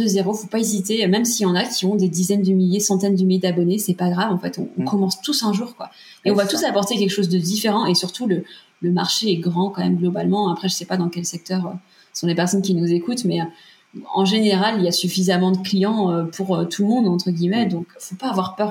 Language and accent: French; Pays de la Loire, France; Et j'avais aucun réseau à Nantes. Je venais de la Vendée.